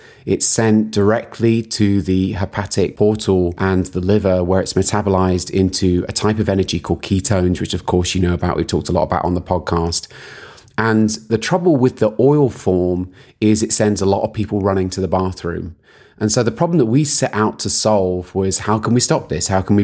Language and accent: English; United Kingdom; And then fiber, because we're British, we don't spell it E-R. It's spelled R-E.